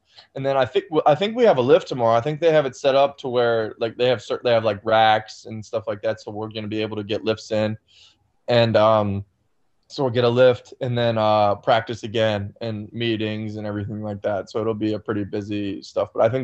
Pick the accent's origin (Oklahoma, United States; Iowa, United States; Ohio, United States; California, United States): Iowa, United States; also born or lived in Albany, New York; like I grew up in Iowa, but like a lot of my years growing up, I lived in Albany, New York